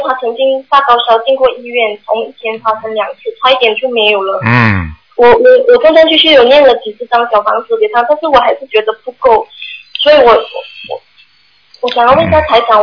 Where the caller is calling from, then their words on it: Singapore; 我是从新加坡打来的。